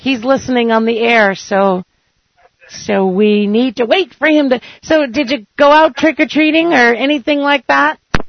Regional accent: New England, United States; I grew up in New England, so Halloween was always pretty darn cold.

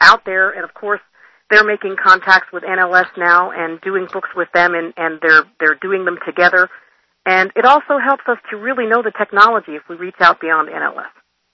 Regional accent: Pennsylvania, United States; I grew up in Pennsylvania, in eastern Pennsylvania.

